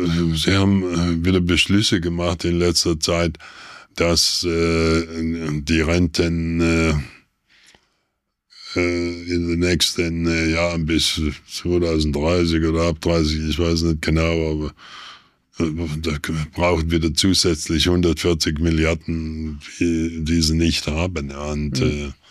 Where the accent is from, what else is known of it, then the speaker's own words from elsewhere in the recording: Thuringia, Germany; moved away as an adult; also born or lived in England; now in Switzerland; Ich bin mit 27 aus Deutschland in die Schweiz gekommen. Mhm. Und seitdem war ich nie mehr in Deutschland. Ich war immer, war 20 Jahre in England und den Rest hier in der Schweiz.